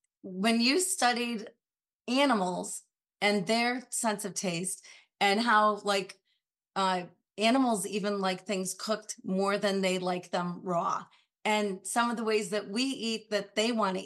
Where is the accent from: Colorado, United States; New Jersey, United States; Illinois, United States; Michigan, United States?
Michigan, United States; Grand Rapids; I'm from Michigan, I'm Grand Rapids area. So fellow Michigander.